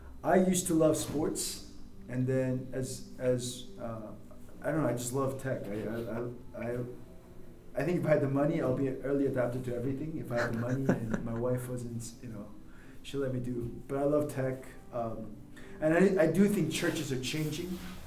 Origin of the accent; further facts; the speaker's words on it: South Korea; moved away; also born or lived in Virginia, United States / Seoul; I grew up in Virginia. Born in Korea, grew up in Korea, moved to Virginia, dad's pastor. Moved back when I graduated college to Korea to work.